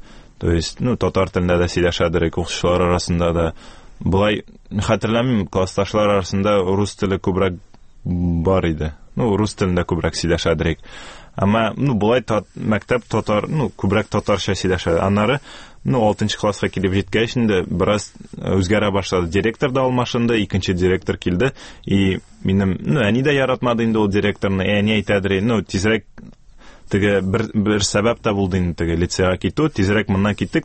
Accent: Kazan, Tatarstan, Russia; Казанда тудым, аннары шу Дербышки дәрәшләр бистәсендә инде булайын татарчасы шулай дип әйттеләр. Шунда туып үстем.

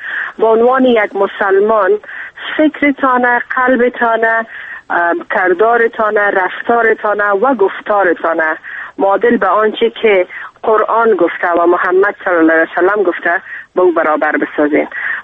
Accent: Afghanistan; به عنوان یک افغان و به عنوان یک مسلمان

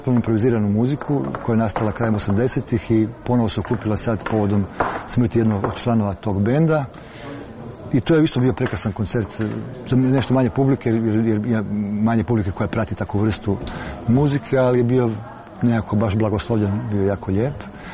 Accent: Krapina-Zagorje County, Croatia; Ja nisam baš Međimurec, ja sam iz Zagorja, su moji porijeklom, ali ko zna otkud su se sad ti moji preci selili.

